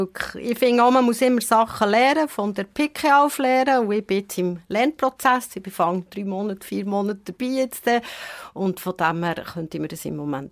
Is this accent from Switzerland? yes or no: yes; Bern, Switzerland; accent: Bernese; ist ein bisschen stellvertretend einfach für unseren Berner Dialekt, für unsere wunderbare Mundartmusik, die wir haben.